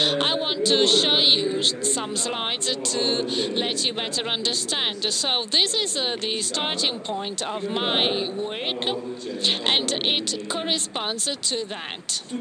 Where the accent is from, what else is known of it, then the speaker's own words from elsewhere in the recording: Florence, Tuscany, Italy; English is a second language; You can understand easily that I'm from Florence.